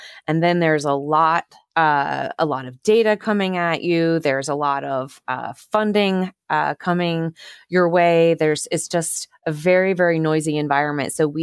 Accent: South Carolina, United States; I'm from South Carolina, we're in North Carolina, I saw the textile industry decline.

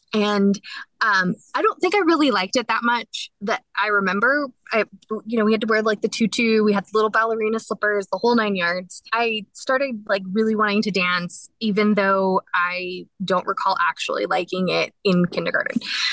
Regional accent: Dallas, Texas, United States; born there; Yes, I was born in Dallas.

